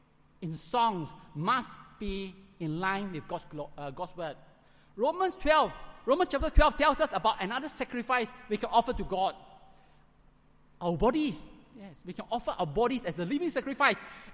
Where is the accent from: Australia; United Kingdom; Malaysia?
Malaysia; Kluang, Johor; our teacher asked us to write something about the flood in Kluang, my hometown, Kluang.